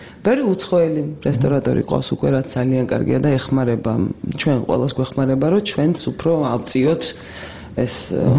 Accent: Imereti, Georgia; კი, ნუ მე ვამბობ, რადგან იმერელი ვარ

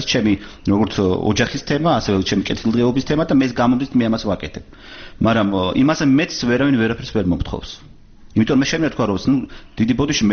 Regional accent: Tbilisi, Georgia; მე ვარ საქართველოს შვილი, გაზრდილი ვარ საქართველოს თბილისის და საქართველოს ყაიდაზე

